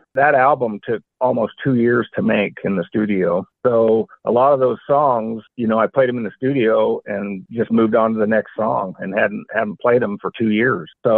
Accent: Roseburg, Oregon, United States; also born or lived in Eugene; Okay, yeah, I was born in Eugene, Oregon. We moved around a lot. By the age of 10, we were in Roseburg, and that's where I grew up and went to high school.

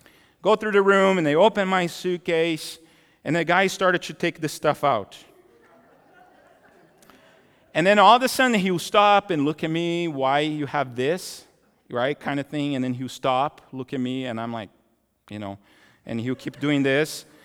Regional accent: Brazil; and when I go to Brazil, to my hometown

